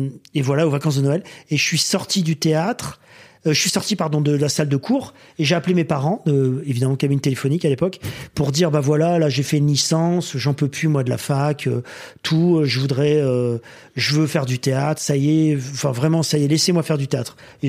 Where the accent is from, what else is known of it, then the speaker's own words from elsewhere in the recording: Dunkirk, Hauts-de-France, France; Ouais, c'est Dunkerque.